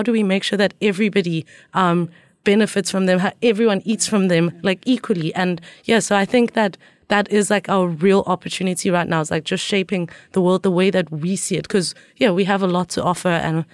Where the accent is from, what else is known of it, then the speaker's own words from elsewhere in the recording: South Africa; being South African, being African